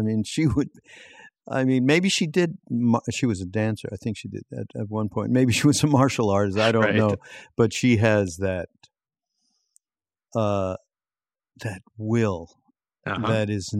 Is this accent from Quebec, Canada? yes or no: yes; Quebec, Canada; because I'm from Quebec, yep, and that's how the French would say it.